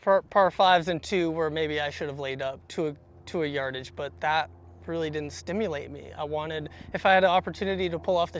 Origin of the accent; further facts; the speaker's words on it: Vermont, United States; Yeah, so I grew up in a small town in Vermont. My family was hyper-focused on skiing.